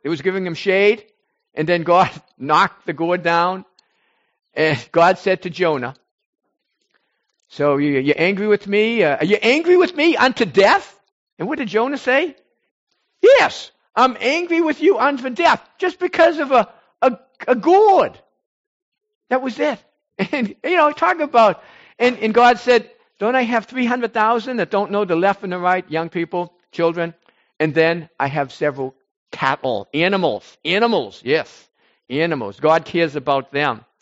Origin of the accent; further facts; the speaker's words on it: Boston, Massachusetts, United States; I thought of growing up in Boston, you know, Boston's like Philadelphia, the cradle of liberty and all this